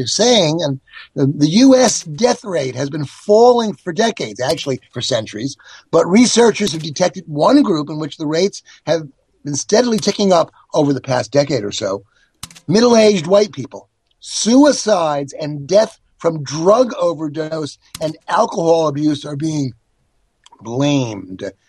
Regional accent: New Jersey, United States; So where do I come from? Where's my background? I grew up in New Jersey in a big Italian family, and I have lots of cousins and lots of connections to this part of the world.

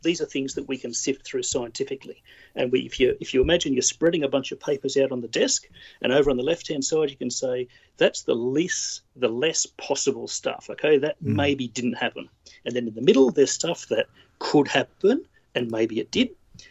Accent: Melbourne, Victoria, Australia; I grew up in Melbourne, the usual white middle class guy.

